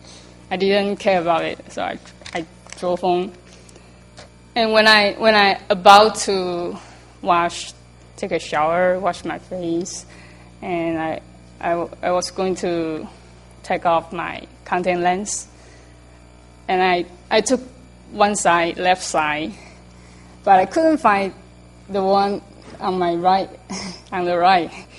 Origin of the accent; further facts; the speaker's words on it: Taiwan; English is a second language; moved away as an adult; now in United States; I came from Taiwan, and I came to the U.S. last year, studying my master's degree.